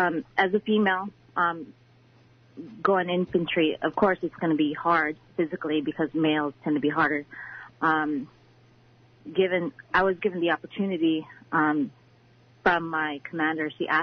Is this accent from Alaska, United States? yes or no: yes; Bethel, Alaska, United States; now in Anchorage, United States; I used to live in Bethel since 2006 is when I went out of Bethel and went to Anchorage. So Bethel is my hometown.